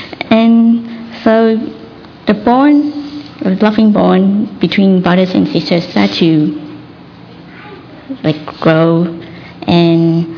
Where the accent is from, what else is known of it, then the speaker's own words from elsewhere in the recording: Hong Kong; English is a second language; I came here from Hong Kong